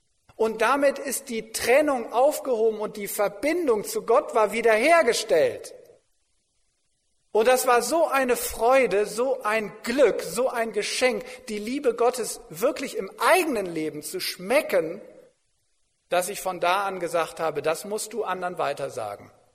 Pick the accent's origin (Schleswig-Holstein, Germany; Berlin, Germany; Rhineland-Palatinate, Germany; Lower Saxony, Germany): Lower Saxony, Germany; Verden an der Aller; Ich kann mich nachher ins Auto setzen und kann zurückfahren nach Pferden an der Aller, meiner Heimatstadt